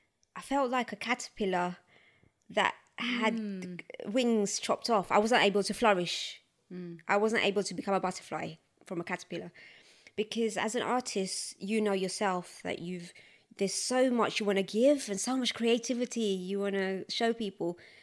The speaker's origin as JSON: {"language": "English", "town": "Forest Gate", "region": "London", "country": "United Kingdom", "said": "I'm from Forest Gate, which is in East London."}